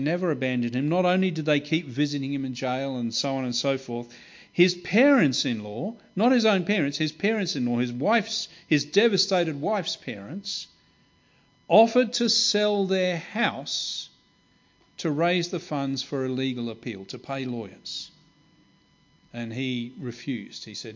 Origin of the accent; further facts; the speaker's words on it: Kenya; I grew up in Kenya in East Africa